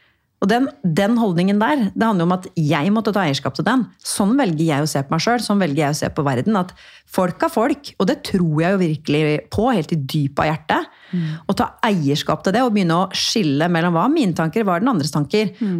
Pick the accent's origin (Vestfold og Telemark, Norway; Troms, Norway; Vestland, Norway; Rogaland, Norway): Vestfold og Telemark, Norway; Porsgrunn; Kommer hun her … fra Porsgrunn, og snakker så breit? Og jeg la jo da om dialekten min litt, ikke sant?